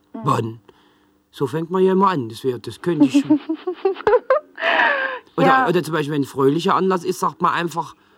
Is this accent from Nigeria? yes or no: no; Denmark; German is a second language; Ich bin aus Dänemark und ich würde mich gerne bei Ihnen als Nachrichtensprecher bewerben.